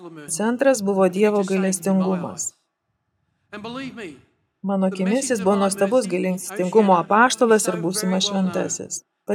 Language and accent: Lithuanian; Australia; mes kalbame dviem kalbomis – australiškai ir truputį angliškai